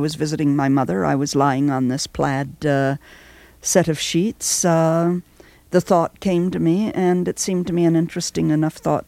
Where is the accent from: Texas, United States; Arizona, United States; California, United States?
Texas, United States; Well, I grew up in Texas, and in Texas there's a heavy farm talking culture.